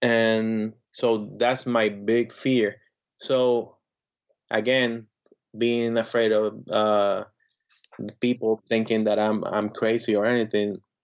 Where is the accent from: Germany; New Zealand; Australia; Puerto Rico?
Puerto Rico; So I was born in Puerto Rico in the 80s, grew up early 80s, grew up 80s, 90s.